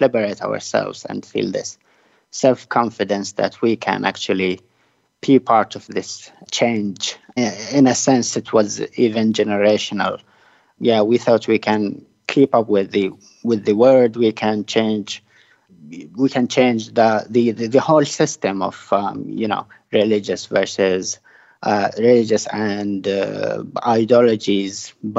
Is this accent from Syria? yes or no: yes; Raqqa, Raqqa Governorate, Syria; I was in Aleppo, but when the protests started in Raqqa, I was in my hometown at the time.